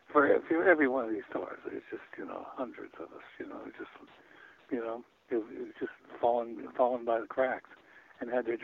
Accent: Hollywood, California, United States; growing up in Hollywood and watching people come out here

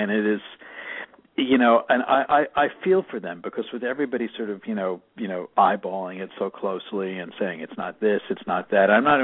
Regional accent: New York, United States; I grew up in New York, which was like I thank my parents for that all the time. But I also didn't grow up in the city. I grew up just outside the city.

